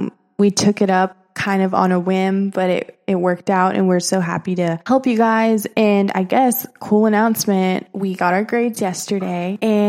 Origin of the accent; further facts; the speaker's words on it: Georgia, United States; also born or lived in Texas / South America; So I was born in Texas as well, but I never lived there, but I kind of bounced around South America. My dad was in the military. So I did that for a while. And then we ended up in Georgia where I spent high school.